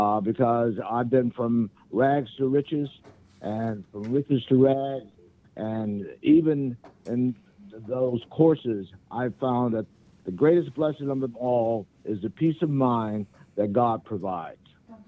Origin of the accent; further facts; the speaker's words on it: Little Rock, Arkansas, United States; now in Hilton Head Island, United States; No. I am from Little Rock, Arkansas, who a young guy who had no idea what investment banking was. I went to Solomon in 81, and now I'm living in Hilton Head Island, South Carolina.